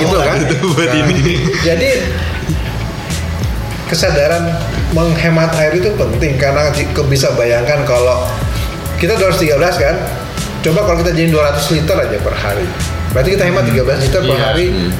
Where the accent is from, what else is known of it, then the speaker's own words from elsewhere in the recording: South Tangerang, Banten, Indonesia; saya orang Tangsel jadi saya enggak gitu.